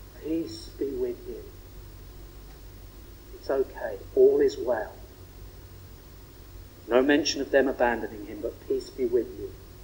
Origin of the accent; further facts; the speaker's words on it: North West England, United Kingdom; I grew up on Merseyside, so I know Knotty Ash.